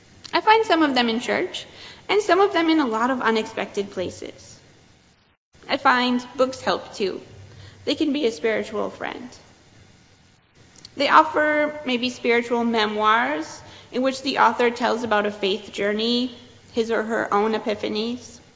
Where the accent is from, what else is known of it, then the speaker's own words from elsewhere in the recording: Michigan, United States; I grew up in Michigan.